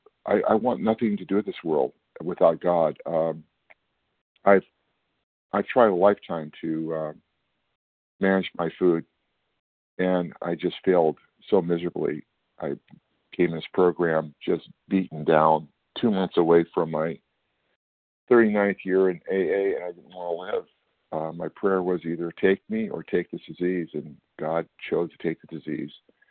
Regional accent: California, United States; I'm from California, and I'm recovered today from this this disease.

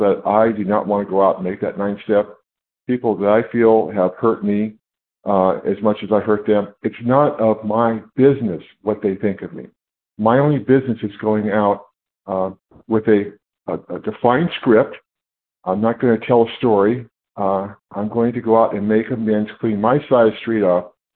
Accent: California, United States; I'm from California.

